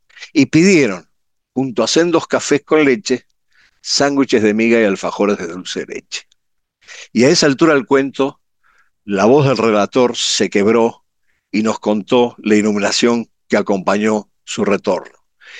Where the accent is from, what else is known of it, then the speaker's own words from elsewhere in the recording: Buenos Aires, Argentina; now in Venezuela; mi esposa mendocina y yo porteño también